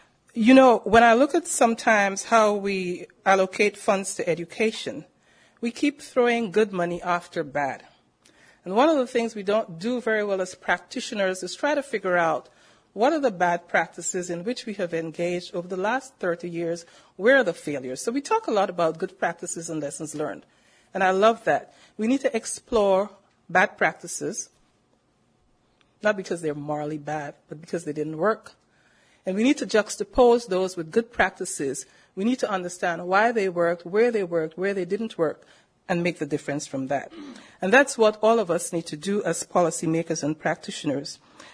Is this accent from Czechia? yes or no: no; Guyana; most of the population in my home country, Guyana.